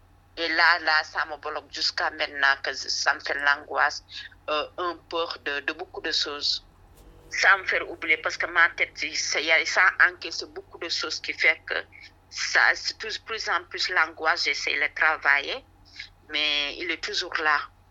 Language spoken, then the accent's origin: French; Senegal; et je suis sénégalaise.